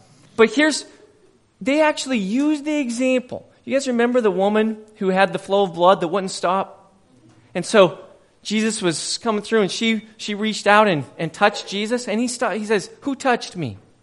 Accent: Montana, United States; I'm from Montana, okay?

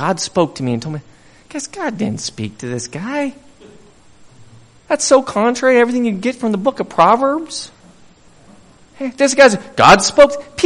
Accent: Bozeman, Montana, United States; I grew up in Bozeman.

